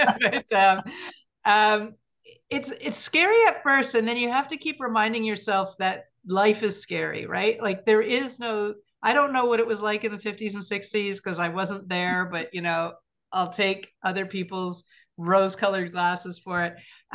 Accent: Canada; I guess being Canadian

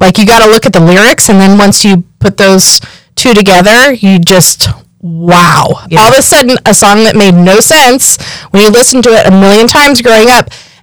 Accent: Washington, United States; I brought my kids to go in front of his house in Aberdeen, Washington, because we're from Washington.

